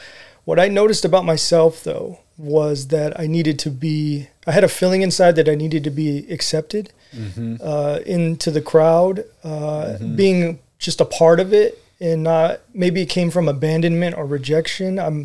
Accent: Redlands, California, United States; I grew up in Redlands, California.

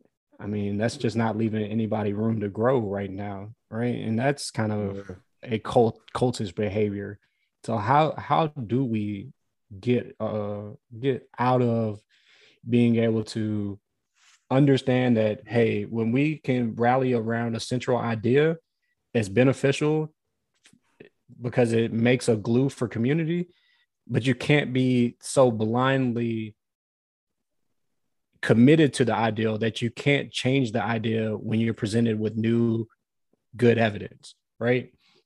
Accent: Atlanta, Georgia, United States; not because of some evidence-based reason, but because I am from Atlanta.

